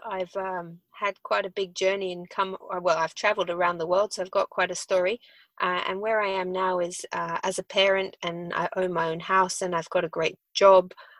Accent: Australia; born there; So I actually have a accent, but I was born in Australia. I grew up sailing around the world on a boat that my parents built.

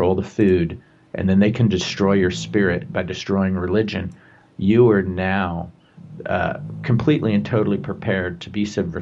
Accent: California, United States; family got to California in 1849. They are some of the original people. That what I have watched happen to my home state

